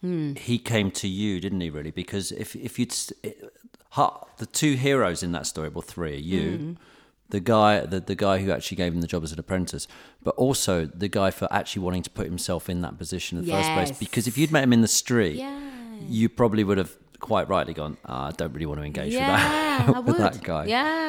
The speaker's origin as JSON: {"language": "English", "country": "United Kingdom", "said": "normally I'm very British and gone, no, I'm not doing that."}